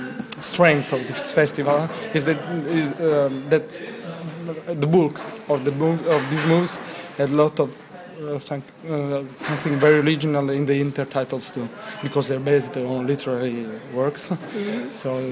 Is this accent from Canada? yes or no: no; Italy; English is a second language; I'm from Italy, and I'm coming to the festival